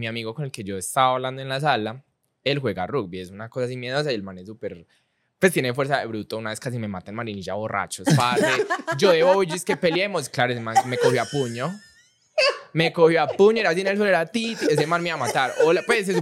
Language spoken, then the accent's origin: Spanish; Bogotá, Colombia; moved away; Yo antes, cuando me vine de Bogotá, ajá.